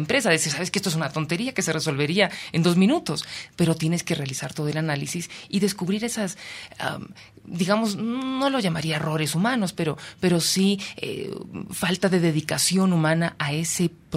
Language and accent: Spanish; Spain; now in Ecuador; Yo, claro, hablaba así españolísima, porque acababa de llegar de España, pues tenía 6 meses aquí en Ecuador.